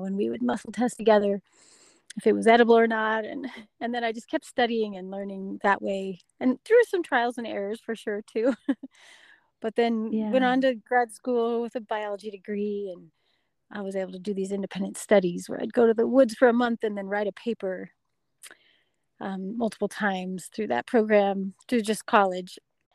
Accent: Durango, Colorado, United States; Well, I grew up here in the Durango area, well, in Durango.

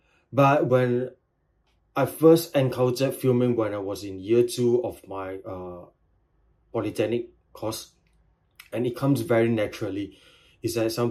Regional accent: Singapore; I'm a filmmaker from Singapore.

